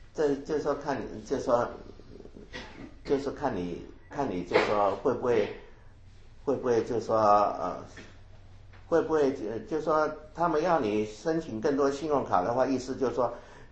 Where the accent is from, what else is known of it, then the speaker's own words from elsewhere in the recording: China; now in United States; 这我们中国人可以说是到我们这一代哈，大概是这样的想法哈。